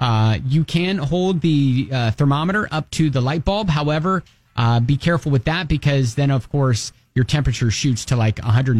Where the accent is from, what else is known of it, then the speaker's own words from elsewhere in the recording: Ohio, United States; And this out of my home state of Ohio